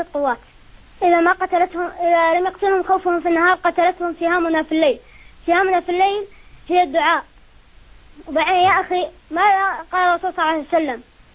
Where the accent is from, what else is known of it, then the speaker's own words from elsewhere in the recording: Jordan; now in Saudi Arabia; لا أنا أردني عايش في السعودية.